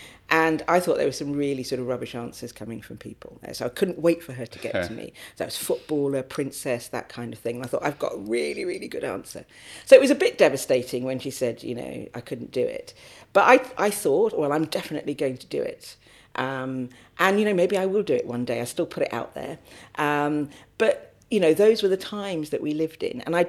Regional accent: Balham, London, United Kingdom; I was a little girl. I grew up in Balham and had ambitions to be a judge, actually, rather than a lawyer.

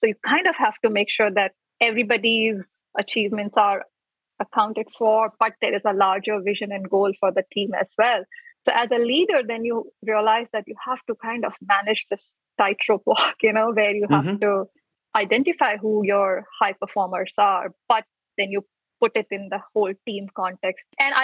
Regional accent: India; I was born and raised in India.

